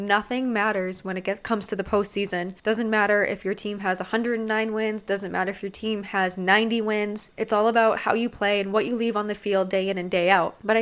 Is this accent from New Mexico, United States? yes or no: no; Boston, Massachusetts, United States; Born and raised in the Boston area, so lifelong Red Sox fan